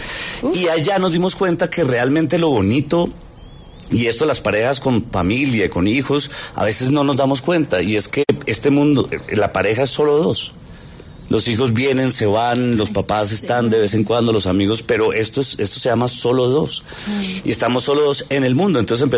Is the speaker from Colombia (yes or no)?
yes; Colombia; Y honestamente, como colombiano, me siento mal decir esto